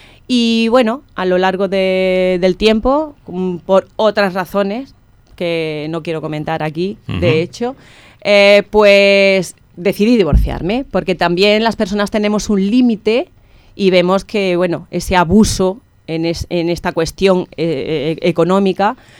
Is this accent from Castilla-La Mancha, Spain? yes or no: no; Martos, Andalusia, Spain; also born or lived in Catalonia; yo soy nacida en Cataluña, pero sí que me he criado allí en el pueblecito de Martos